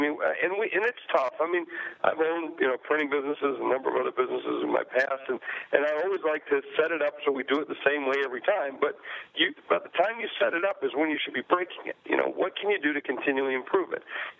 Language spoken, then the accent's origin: English; South Dakota, United States; I'm from South Dakota originally